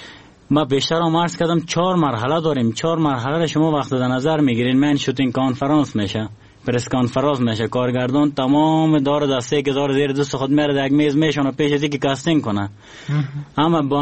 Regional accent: Afghanistan; من افغان هستم،

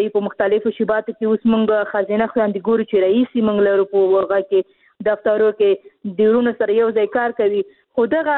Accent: Khost, Afghanistan; ځکه چې زه خپله د خوست یم

